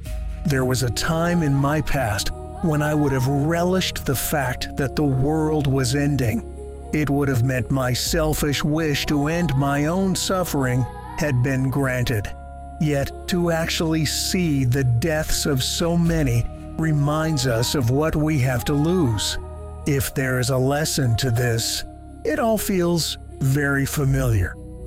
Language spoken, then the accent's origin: English; Durban, KwaZulu-Natal, South Africa; I take in the breathtaking 180-degree view of my hometown, Durban.